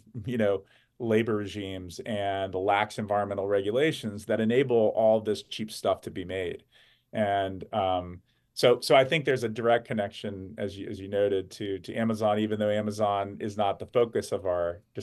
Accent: the South, United States; I grew up in the American South

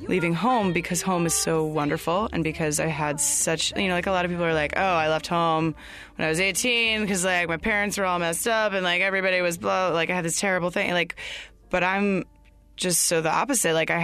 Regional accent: Atlanta, Georgia, United States; I'm from Atlanta, Georgia.

